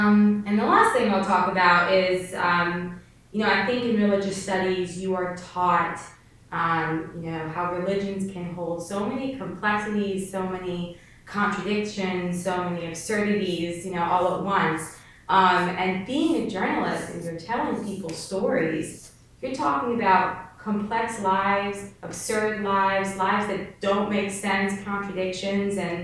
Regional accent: New Jersey, United States; And I'm from New Jersey, North Jersey, and I've never seen a steel plant.

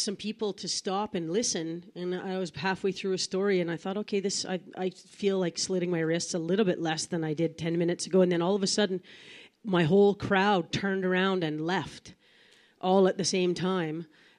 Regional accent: Yukon, Canada; So I guess all you have to know is I come from the Yukon. Do you know where that is? It's close to Alaska. It's a country. It's Canada.

